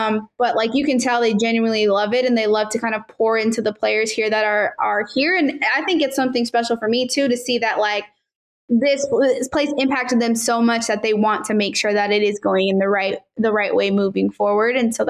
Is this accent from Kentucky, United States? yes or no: no; Arizona, United States; now in Carolina, United States; but I'm from Arizona.